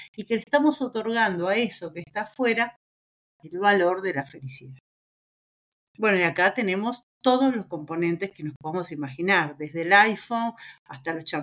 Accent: Uruguay; Me dicen, bueno, pero vos no sos uruguaya. Sí, sí, soy uruguaya

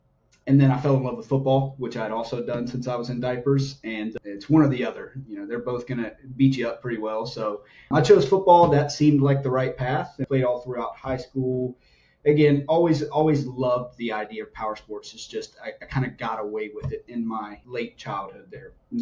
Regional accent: North Carolina, United States; now in West Palm Beach, United States; currently in West Palm Beach, Florida, born and raised in North Carolina, what I like to call the heartland of power sports.

